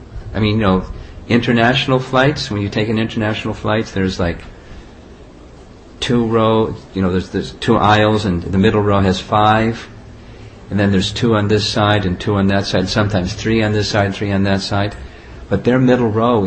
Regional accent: New York, United States; I mean, I'm from New York, where the population is a lot of people in a small space.

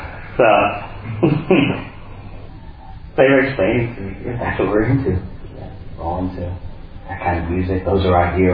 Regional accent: London, United Kingdom; That's where our parents and grandparents are from. We're from East London, we don't worry about India.

